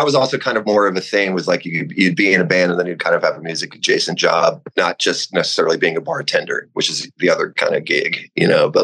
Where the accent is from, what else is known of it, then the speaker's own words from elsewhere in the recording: New York, United States; I think it started to make more sense to me when I, as a New Yorker, when I just started talking to artists and photographers